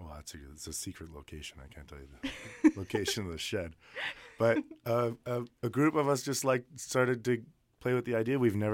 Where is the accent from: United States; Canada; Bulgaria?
Canada; Skidegate, British Columbia; No, we're both from the south end. They're from Dodging Geats. We're from Skidigit.